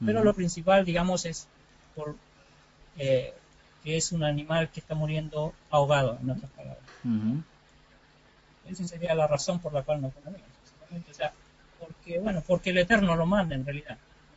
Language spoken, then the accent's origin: Spanish; Chile; yo soy chileno.